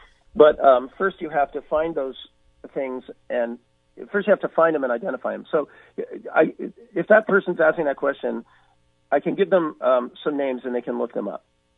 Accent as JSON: {"language": "English", "town": "New York City", "region": "New York", "country": "United States", "tie": "born or raised there", "said": "I grew up in New York City, okay? I grew up in West Village."}